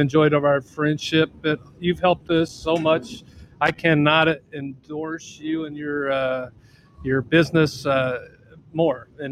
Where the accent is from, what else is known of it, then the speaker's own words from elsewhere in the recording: Greeley, Colorado, United States; now in Lindenwood, United States; Well, I'm originally from Greeley, Colorado. Kind of grew up there. Angie, my wife, and I went to school there.